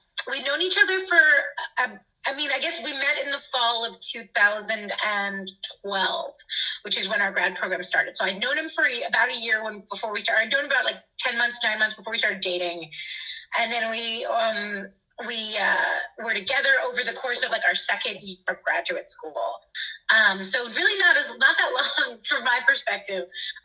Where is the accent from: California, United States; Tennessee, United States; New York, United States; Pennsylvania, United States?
Pennsylvania, United States; Philadelphia; Yeah, so I come from Philadelphia originally, so that's why I'm back here now.